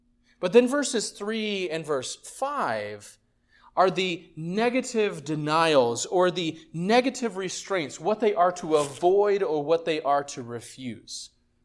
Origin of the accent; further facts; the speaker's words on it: Brazil; Growing up in Brazil, there were a lot of gypsies.